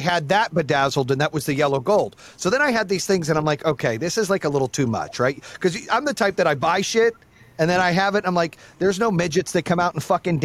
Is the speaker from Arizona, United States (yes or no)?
yes; Phoenix, Arizona, United States; I grew up in Phoenix, so I love Chuck Taylors too.